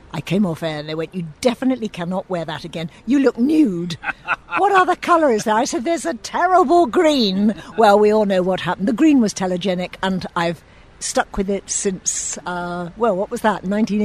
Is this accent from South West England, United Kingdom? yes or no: yes; South West England, United Kingdom; I'm actually from the West Country, Bristol-born, well, Somerset-born and bred Madeira